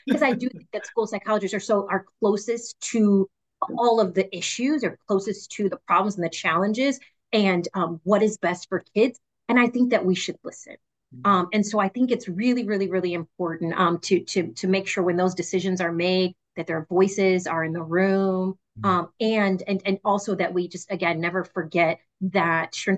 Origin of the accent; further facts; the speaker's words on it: Kankakee, Illinois, United States; opportunities that I never could have imagined growing up in Kankakee, Illinois